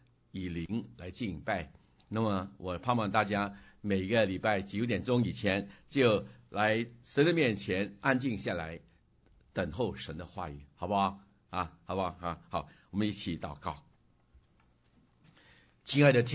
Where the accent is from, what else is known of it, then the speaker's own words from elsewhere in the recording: Hong Kong; moved away; 我们离开香港离乡别井，在这个地方生活的时候，我们要学英文